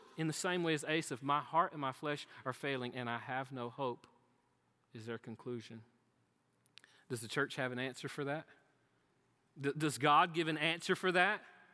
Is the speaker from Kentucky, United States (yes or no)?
no; Florida, United States; I'm from Florida. Hurricanes, you can run from them. Tornadoes, not so much.